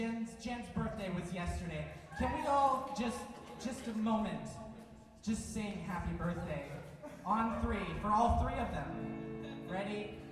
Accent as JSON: {"language": "English", "town": "West Hills", "region": "California", "country": "United States", "said": "I'm a filmmaker from West Hills, California, in the Deep Valley."}